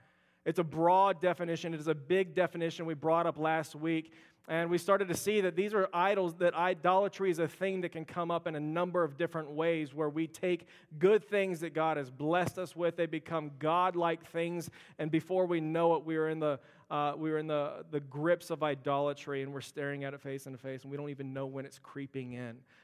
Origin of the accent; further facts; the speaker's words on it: Houston, Texas, United States; I grew up in the Houston area, and so the Astros are my first love, and even the bad years.